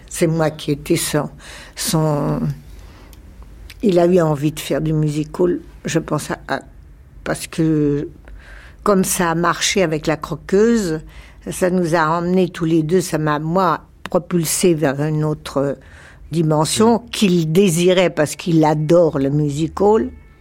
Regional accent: Paris, Île-de-France, France; born there; Je suis né à Paris.

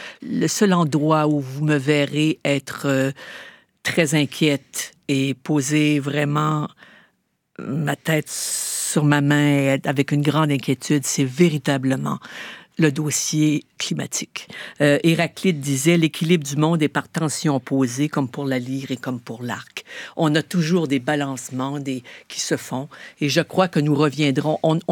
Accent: Canada; Vous nous voyez autant chez nous au Canada que chez vous en France

